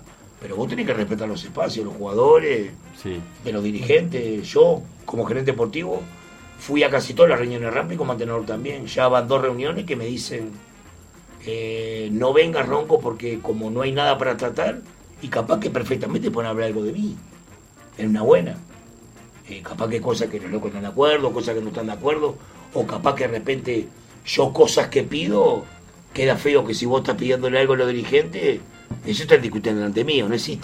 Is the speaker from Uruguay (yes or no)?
yes; Montevideo, Uruguay; Yo me crié toda la vida en el Cerrito.